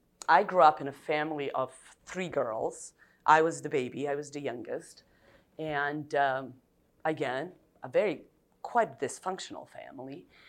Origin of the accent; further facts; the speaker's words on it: Serbia; English is a second language; I come from Serbia. I married an American, so that's where the accent is. It's not like I binge Netflix or something like that. We do speak Serbian at home.